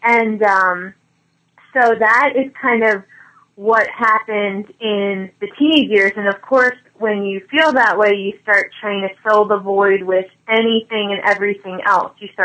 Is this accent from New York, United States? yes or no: no; Baltimore, Maryland, United States; Okay, I was born and raised in the Baltimore, Maryland area, and I was raised Catholic family